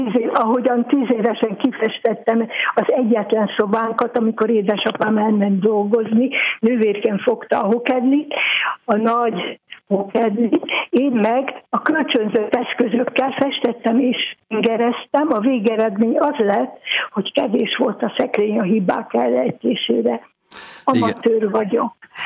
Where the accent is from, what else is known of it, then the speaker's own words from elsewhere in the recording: Vasvár, Vas, Hungary; now in Veszprém, Hungary; Vas megyei vasvári vagyok, de 1965 óta Veszprémben élek, ide jártam egyetemre, és nagyon a szívemhez nőtt ez a város.